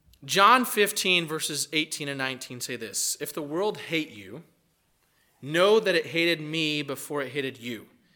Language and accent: English; Brazil; When I was growing up in Brazil, there was an interesting contrast.